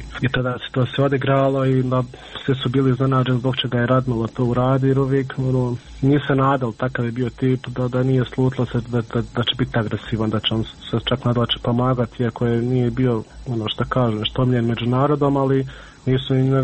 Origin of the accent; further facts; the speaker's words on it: Miljevina, Republika Srpska, Bosnia & Herzegovina; mi smo svi gore iz Miljevine